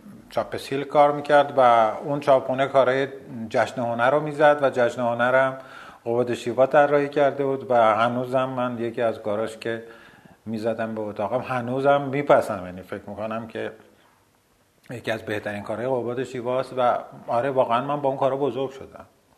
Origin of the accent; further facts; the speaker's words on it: Rasht, Gilan, Iran; من اولا تو رشت به دنیا آمدم و بعد خود فضای ابرناک اونجا اصلا تأثیر عمیقی رو من گذاشت.